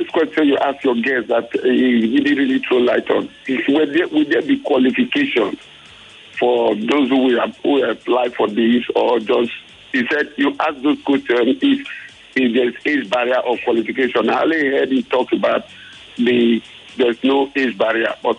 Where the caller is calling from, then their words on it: Delta, Nigeria; calling from Delta State.